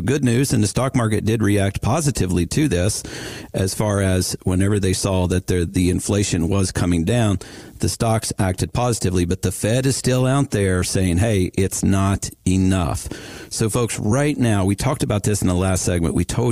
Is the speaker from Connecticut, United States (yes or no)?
no; West Virginia, United States; moved away; So I moved to North Carolina from the north in 1996. I come from West Virginia, not quite as far up there.